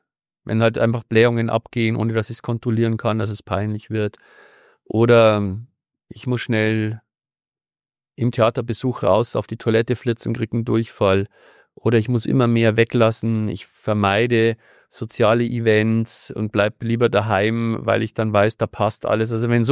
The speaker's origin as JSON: {"language": "German", "region": "Bavaria", "country": "Germany", "said": "Also ich komme aus Bayern"}